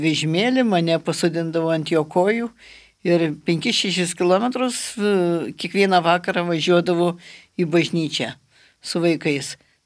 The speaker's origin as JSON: {"language": "Lithuanian", "town": "Kelmė", "region": "Šiauliai County", "country": "Lithuania", "tie": "born there", "said": "Gimiau Kelmėj kaime, Labūnų kaime, ir tėvai tuoj pat netrukus persikėlė į savo statytą namelį, tai brolis jau gimė dar arčiau Kelmės. Ir nuo 7 metų pradėjau lankyti mokyklą, jau gyvenom Kelmėj, persikėlė į Kelmę."}